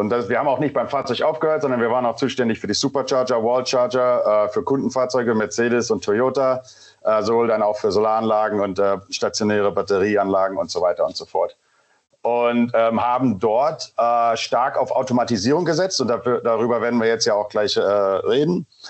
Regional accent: Lower Saxony, Germany; Original bin ich aus Weserbergland.

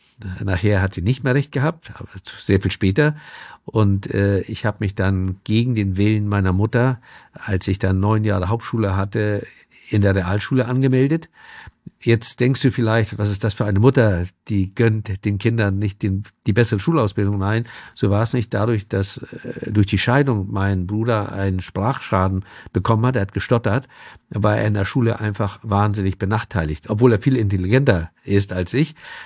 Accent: Moorburg, Hamburg, Germany; denn ich bin in Moorburg groß geworden. Das ist ein ganz kleiner Ort hier im alten Land, wo jeder mit Onkel und Tante angesprochen wird, weil jeder kennt jeden.

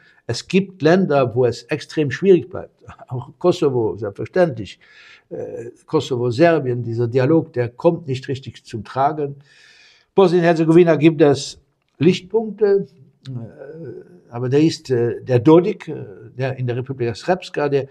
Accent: Luxembourg; Also man soll das nicht überbewerten, wirklich nicht, als Luxemburger zwischen den 2.

